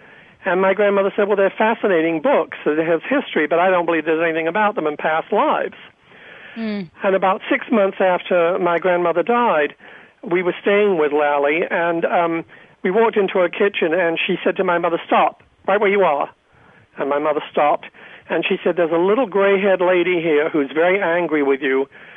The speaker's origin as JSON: {"language": "English", "region": "England", "country": "United Kingdom", "moved": "yes", "lives_now": "United States", "said": "And I moved from England to America with my mother"}